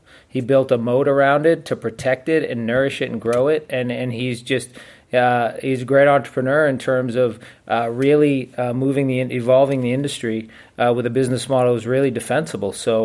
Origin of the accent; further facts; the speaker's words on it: Massachusetts, United States; my home state of Massachusetts